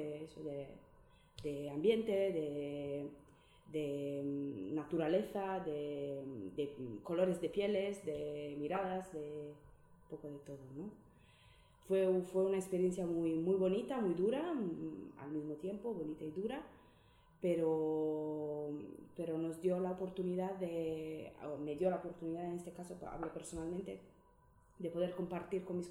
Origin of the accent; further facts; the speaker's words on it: Sardinia, Italy; now in Abadiño, Spain; vivo en Abadiño desde hace 10 años, más o menos. Llegué en 2009, yo soy de Cerdeña, una isla que es totalmente diferente de lo que visualmente se puede ver aquí, ¿no? Mucho más, una isla mucho más mediterránea, mucho más seca también.